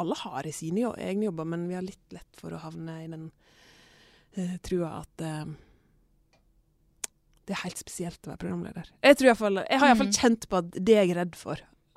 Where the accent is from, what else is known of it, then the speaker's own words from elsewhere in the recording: Førde, Vestland, Norway; Så jeg kommer fra den største plassen I fylket Førde, Norges styggeste by.